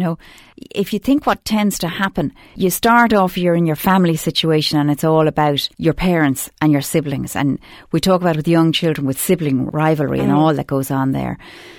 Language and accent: English; Ireland; We grew up in Ireland, all right? You know, if you're my generation, I never went to school with a boy.